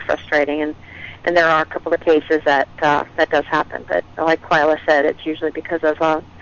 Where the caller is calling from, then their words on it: Virginia, United States; I'm calling from Virginia.